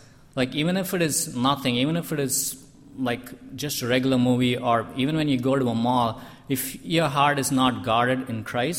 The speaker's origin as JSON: {"language": "English", "country": "India", "tie": "born or raised there", "said": "When I grew up in India, like, for the longest time, like, up until when I was in college"}